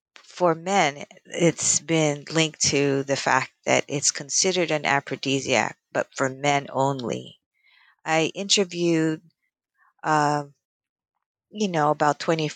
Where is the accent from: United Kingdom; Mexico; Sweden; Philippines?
Philippines; when I grew up in the Philippines around the 70s